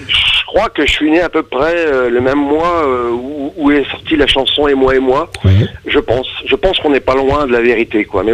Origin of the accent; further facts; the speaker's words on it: Metz, Grand Est, France; also born or lived in La Rochelle / Haute-Marne; je viens de Metz, Moselle, 57. Voilà, moi, je suis vraiment de l'Est. Et j'ai vécu un peu partout. Enfin, j'ai vécu un peu La Rochelle quelques années avec mes parents. Après, je suis remonté dans l'Est, en Haute-Marne.